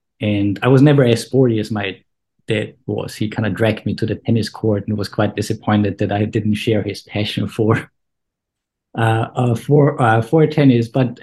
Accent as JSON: {"language": "English", "country": "Austria", "tie": "born or raised there", "said": "I have quite fond memories of growing up in Austria."}